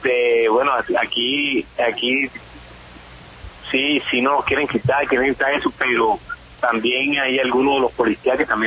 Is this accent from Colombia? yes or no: yes; Colombia; somos solo colombianos, nada más estamos acá.